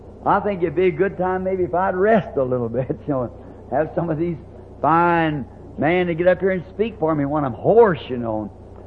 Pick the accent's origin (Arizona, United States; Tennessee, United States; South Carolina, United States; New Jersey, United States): Arizona, United States; Phoenix; That's the main place. That's my hometown, you know.